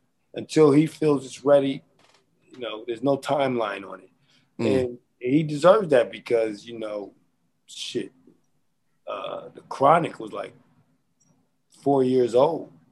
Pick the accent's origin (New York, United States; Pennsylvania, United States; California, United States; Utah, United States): Pennsylvania, United States; Philadelphia; also born or lived in West Coast; And I'm from Philly.